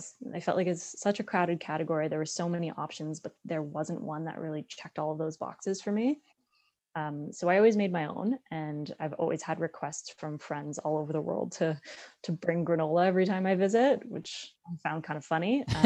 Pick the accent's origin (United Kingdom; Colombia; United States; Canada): Canada; Toronto, Ontario; I'm from Toronto. I grew up in the east end of the city, mm-hmm. on the Danforth, actually.